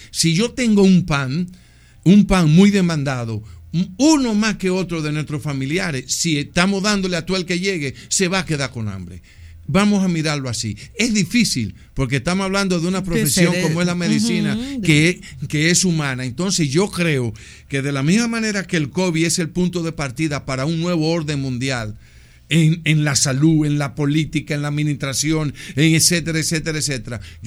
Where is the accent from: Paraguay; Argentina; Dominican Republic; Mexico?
Dominican Republic; Somos dominicanos. Duarte es una realidad, sigue palpitando en nosotros, somos dominicanos